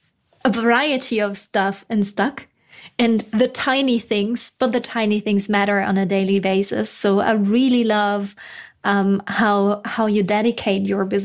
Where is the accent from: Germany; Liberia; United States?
Germany; English is a second language; And well, we are both originally from Germany